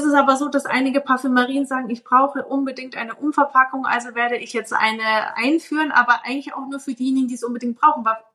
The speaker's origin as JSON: {"language": "German", "country": "Japan", "lives_now": "Germany", "said": "Ich bin halt Japanerin und ich schwitze tatsächlich gar nicht so viel."}